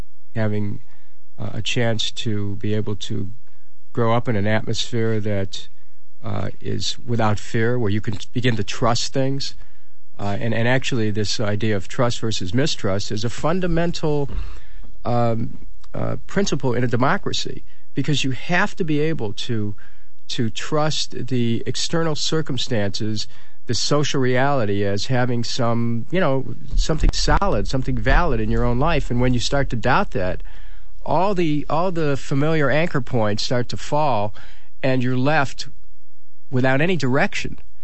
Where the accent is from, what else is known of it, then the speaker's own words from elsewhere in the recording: Ohio, United States; I know it's early in the morning, but, you know, I come from Ohio. It's 3 hours away.